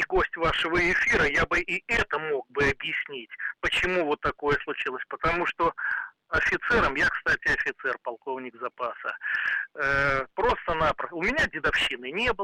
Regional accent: Belarus; Я, кстати, не москвич, я из глубокой-глубокой белорусской провинции.

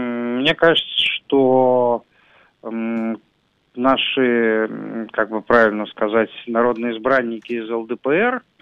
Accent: Moscow, Russia; я москвич

